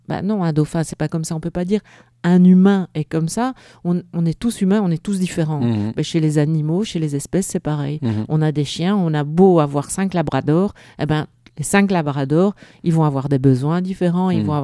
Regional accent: Belgium; je suis belge et c'est notre slogan en Belgique, c'est l'union, la force. Je suis née avec ça.

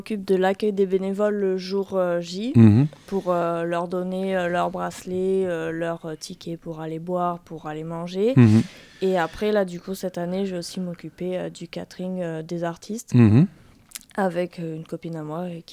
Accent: Thonon-les-Bains, Auvergne-Rhône-Alpes, France; born there; also born or lived in Landes; Je suis née à Thonon-les-Bains, mais je suis venue dans les Landes en même temps que mes parents.

